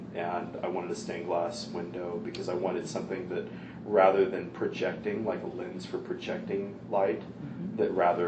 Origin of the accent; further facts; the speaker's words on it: Olympia, Washington, United States; also born or lived in Panorama City, California; I was born in Panorama City, California, but I was raised in Olympia, Washington.